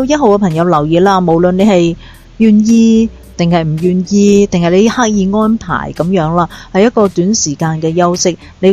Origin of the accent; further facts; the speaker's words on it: Hong Kong; 因为其实咧，我哋香港人做嘢咧，个心态咧就是都扯到几尽噶